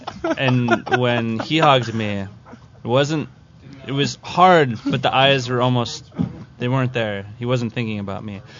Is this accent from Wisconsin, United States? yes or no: yes; Green Bay, Wisconsin, United States; I'm from Green Bay.